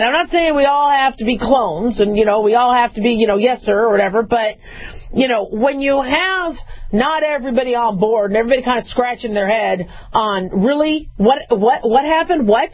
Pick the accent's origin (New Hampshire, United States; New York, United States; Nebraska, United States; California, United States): California, United States; And I love California. I'm from California, you know, so I'm still a Californian.